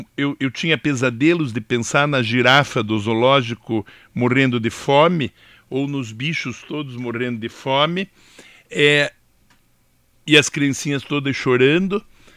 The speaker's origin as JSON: {"language": "Portuguese", "town": "Curitiba", "region": "Paraná", "country": "Brazil", "said": "Eu sou curitibano."}